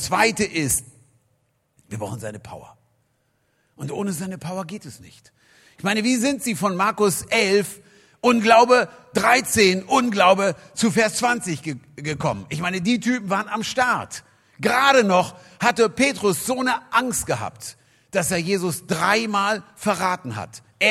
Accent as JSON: {"language": "German", "town": "Hanover", "region": "Lower Saxony", "country": "Germany", "said": "ich war 21 Jahre, ich komme aus Hannover, unglaublich aktiv"}